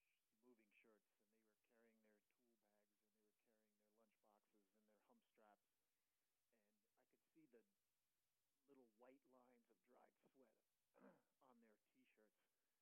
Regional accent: Connecticut, United States; I was raised in Connecticut. I went to parochial schools.

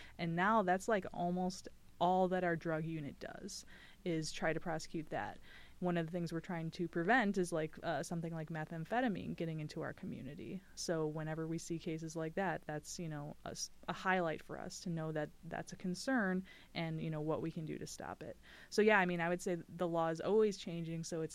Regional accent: Wisconsin, United States; This being my hometown, I was definitely hoping to be able to stay in Kenosha County.

